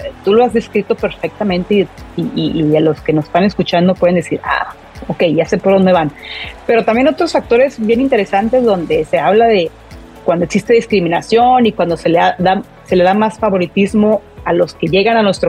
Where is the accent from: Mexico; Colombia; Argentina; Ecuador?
Mexico; now in Scotland; yo soy una futbolista mexicana